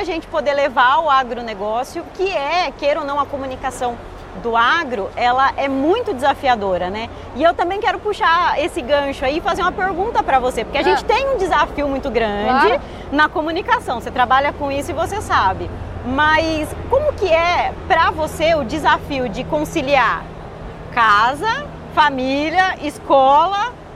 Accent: São Paulo, Brazil; also born or lived in Mato Grosso do Sul; eu sou lá do estado de São Paulo, apesar de ter nascido no Mato Grosso do Sul, eu passei toda a minha infância no estado de São Paulo, que meu pai trabalhava no setor sucro energético.

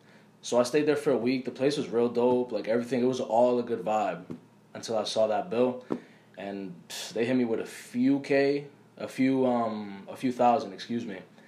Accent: Boston, Massachusetts, United States; Back then, when I was way younger, it always was between South Boston, Dorchester. I lived in Rosendale for a few years, and it kind of just migrated always back to Dorchester.

